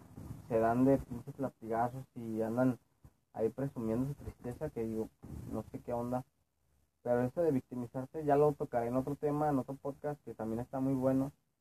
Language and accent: Spanish; Guadalajara, Jalisco, Mexico; Yo soy de Guadalajara, Jalisco, México.